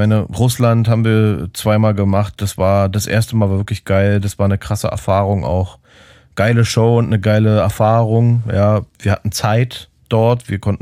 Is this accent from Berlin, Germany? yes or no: yes; Berlin, Germany; Und ich dachte halt einfach so als Berliner so, ja, Berliner Legende quasi